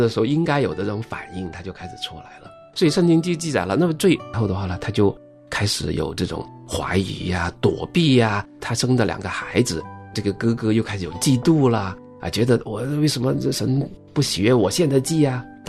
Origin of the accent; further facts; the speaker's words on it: China; 特别是有一些华人或者是我们中国人呢，受一些儒家思想的影响